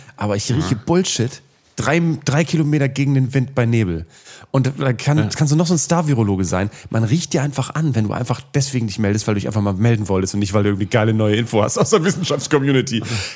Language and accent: German; Bremen, Germany; weil Bremen, meine Heimatstadt, ist eine wichtige Stadt bei der Kolonialisierung Westafrikas gewesen.